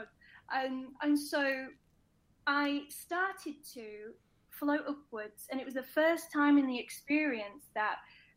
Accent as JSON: {"language": "English", "region": "Yorkshire and the Humber", "country": "United Kingdom", "said": "I'm from Yorkshire. So for people in America, Yorkshire's it's a northern place in England."}